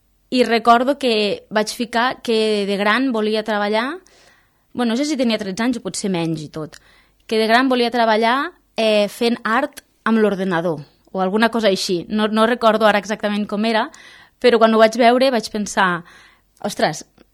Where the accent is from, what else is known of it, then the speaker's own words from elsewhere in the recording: Capçanes, Catalonia, Spain; also born or lived in Móra d'Ebre; vaig néixer a Capçanes i vaig viure fins als 13, fins als 13 anys, i tot i que al col·le sempre vaig anar a Móra d'Ebre, perquè el meu pare és d'allí, la meva mare de Capçanes, sempre he tingut vincle amb les dues comarques